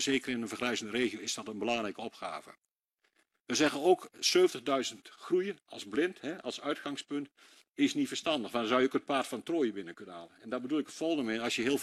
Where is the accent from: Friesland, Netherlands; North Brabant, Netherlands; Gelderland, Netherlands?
Gelderland, Netherlands; Daar zijn we als Achterhoekers ook.